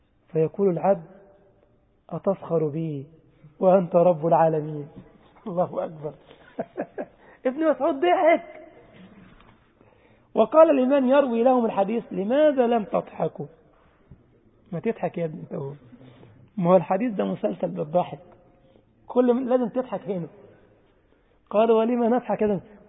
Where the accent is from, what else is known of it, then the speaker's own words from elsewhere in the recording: Egypt; ما هو عندنا في مصر بيقولوا على الميه الخمره